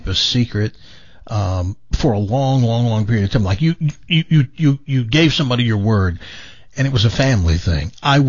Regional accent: the South, United States; Now, I'm from the South, and there are a couple of things that just don't go over very well with people in the South.

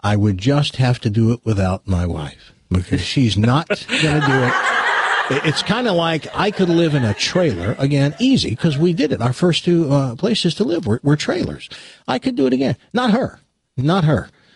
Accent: Tennessee, United States; lived as a little girl in New Memphis. And it was depressing because there are towns, like the town I grew up in Tennessee

